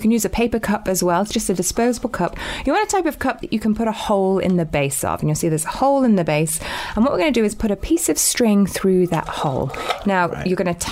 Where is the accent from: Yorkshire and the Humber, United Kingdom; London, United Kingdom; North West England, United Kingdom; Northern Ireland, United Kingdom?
North West England, United Kingdom; Chester; also born or lived in United States; now in New Zealand; So I grew up in Chester and then I went to Manchester Uni and I studied engineering there. And then I got an opportunity to move to the US to carry on my studies and do a PhD.